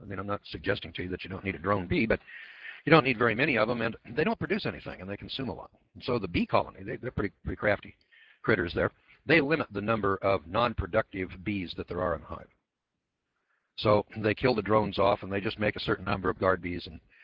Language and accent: English; California, United States; moved away as an adult; In fact, I'm from California. I was born there, and I lived there, did business in California. And back in 1972, I took a look at the business atmosphere in California, and I said, enough's enough, and I moved to Idaho.